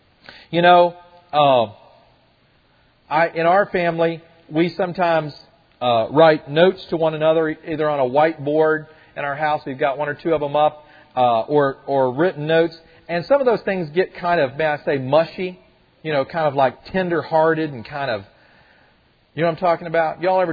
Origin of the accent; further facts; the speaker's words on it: Kentucky, United States; So I'm from Kentucky. Anybody here from Kentucky?